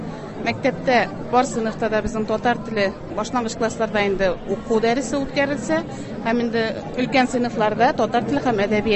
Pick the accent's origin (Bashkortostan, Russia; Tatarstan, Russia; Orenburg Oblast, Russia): Bashkortostan, Russia; Без Башкортстан Республикасыннан укытучылар саны 23.